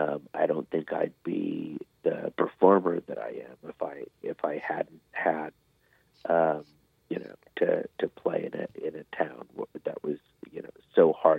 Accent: San Diego, California, United States; also born or lived in Philadelphia; I was born in Philly, and my folks moved to San Diego

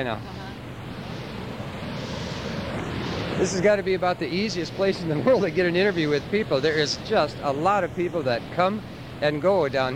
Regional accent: Huron, United States; I've been coming down here since I was a kid, although I'm from Huron.

